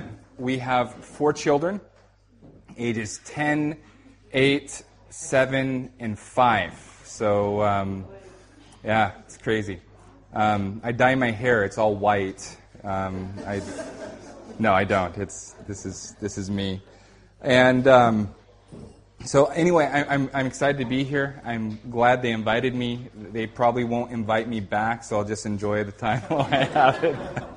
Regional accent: California, United States; moved away as an adult; now in London, United Kingdom; I am from the States, from California. I live in London

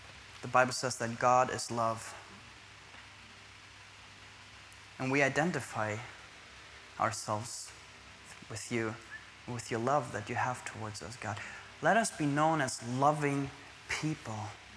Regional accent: Germany; I come from Germany, okay? And everybody drinks alcohol there, for example.

